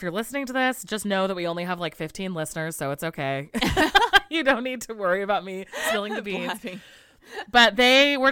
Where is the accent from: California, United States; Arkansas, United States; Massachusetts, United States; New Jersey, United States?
California, United States; So, but as a Californian, I'm like, shipping should be $10.